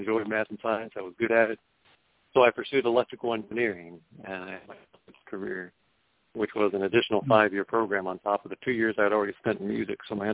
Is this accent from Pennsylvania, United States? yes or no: no; Cincinnati, Ohio, United States; My aspirations growing up, well, I had always loved playing the piano, always loved music.